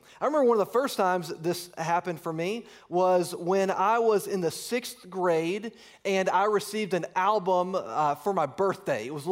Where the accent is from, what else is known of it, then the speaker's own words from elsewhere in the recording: Georgia, United States; also born or lived in Virginia; I grew up in Georgia and Virginia. Both of my parents grew up in small towns in Georgia.